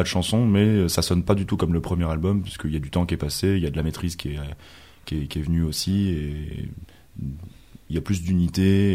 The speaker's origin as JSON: {"language": "French", "town": "Lyon", "region": "Auvergne-Rhône-Alpes", "country": "France", "said": "Oui, voilà, on est de Lyon."}